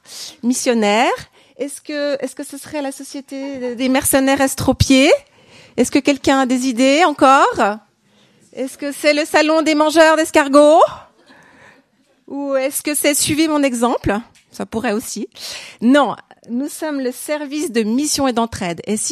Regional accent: Nyon, Vaud, Switzerland; Ça vous dit certainement rien. Pourtant, je suis de la région. Je viens de Nyon. J'étais une fille girardaine, pour ceux qui connaissent un peu plus. Donc, j'ai toujours habité, j'ai grandi à Nyon.

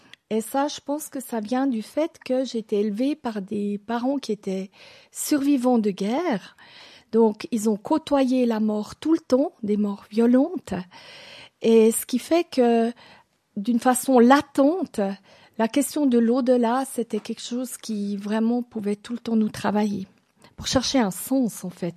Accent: Hungary; French is a second language; donc je viens de Hongrie, et là-bas, beaucoup de personnes meurent à domicile.

